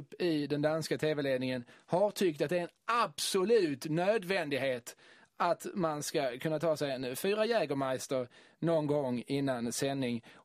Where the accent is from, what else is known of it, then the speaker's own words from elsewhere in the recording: Skåne, Sweden; Jo, så fort man som skåning då eller sydsvensk satte sig ner för att kolla ett dansk tv-program